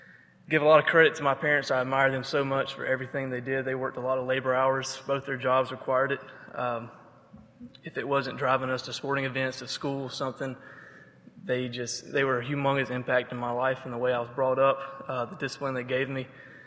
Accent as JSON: {"language": "English", "town": "Phenix City", "region": "Alabama", "country": "United States", "tie": "born or raised there", "said": "I was raised in Phenix City, Alabama. None of y'all know where that's at. It's about 15 miles from Auburn. It's about 2 miles from the Georgia state line."}